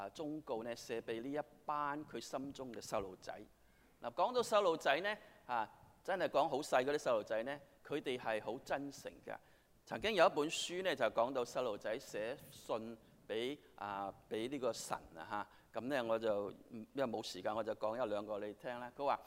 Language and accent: Chinese; Chaozhou, Guangdong, China; 你知道我们是潮州人